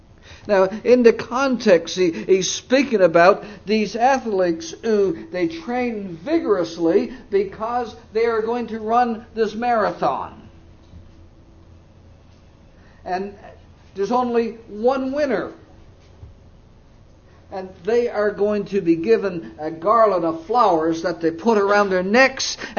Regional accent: Canada; Growing up in Canada, that's our national game up there

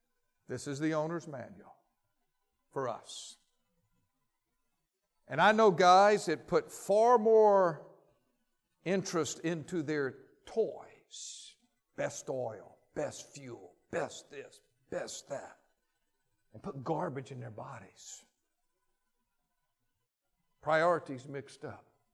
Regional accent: Louisiana, United States; I know growing up in Louisiana, when we would go rabbit hunting, we always had to wait till after the first frost.

